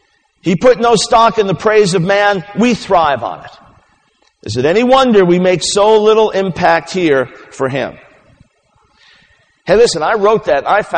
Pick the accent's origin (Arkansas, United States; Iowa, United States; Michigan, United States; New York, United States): New York, United States; also born or lived in Maryland; I'm from New York originally and lived in Maryland 9 years and now live in the South in the Bible Belt.